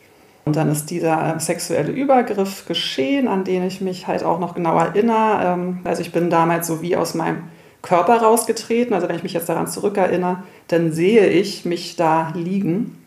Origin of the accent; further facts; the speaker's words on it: Berlin, Germany; ich bin in Berlin aufgewachsen.